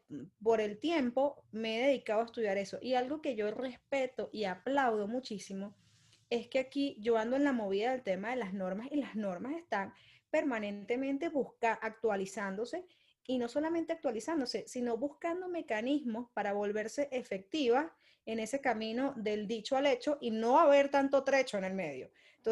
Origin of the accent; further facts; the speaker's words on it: Venezuela; now in Colombia; lo puedo comparar con algunas cosas que he vivido externas, principalmente en mi país, en Venezuela.